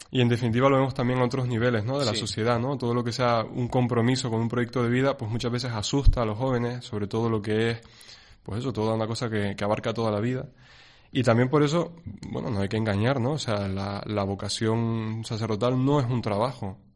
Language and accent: Spanish; Las Palmas, Canary Islands, Spain; yo soy de Las Palmas, del barrio Mesa y López.